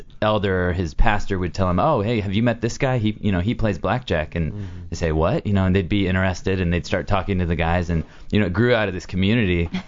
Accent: Seattle, Washington, United States; I grew up with him in Seattle.

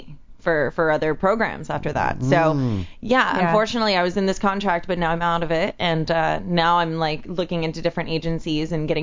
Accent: United States; you know, I'm telling you, growing up in America.

